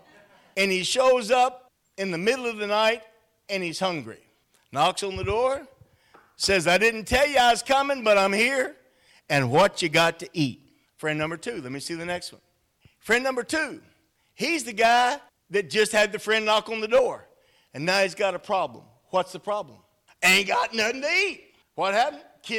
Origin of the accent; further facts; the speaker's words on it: Shreveport, Louisiana, United States; I'm a Yankee. I'm from Shreveport. Okay. Yeah. I'm above Alexandria.